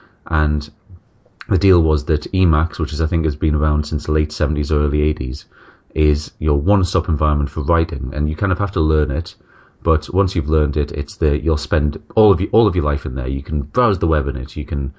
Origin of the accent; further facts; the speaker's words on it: England, United Kingdom; accent: northern; because of my dodgy northern accent.